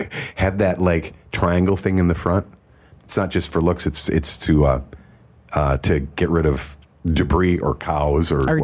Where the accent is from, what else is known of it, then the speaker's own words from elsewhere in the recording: Leicester, New York, United States; Let me just say, I grew up in Leicester, New York, where the train tracks went right through the middle of town.